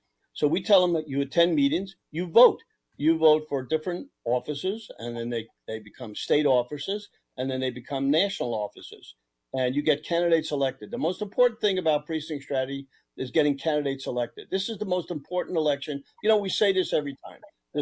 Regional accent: Brooklyn, New York, United States; I'm from Brooklyn originally and followed the Los Angeles Dodgers.

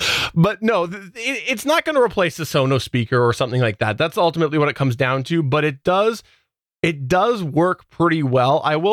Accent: Canada; from my perspective as a Canadian user who has never uploaded any music up to the Amazon Music services

